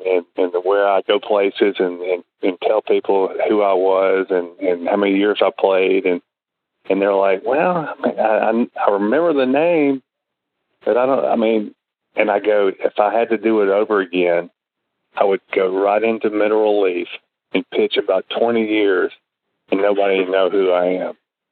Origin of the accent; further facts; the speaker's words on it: the South, United States; And me growing up in the South, and all my friends are Braves fans